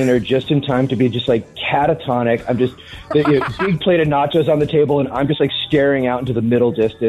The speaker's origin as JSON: {"language": "English", "town": "Baltimore", "region": "Maryland", "country": "United States", "moved": "yes", "lives_now": "Denver, United States", "said": "I am originally from Baltimore. I've been out in Denver for about 3.5 years now."}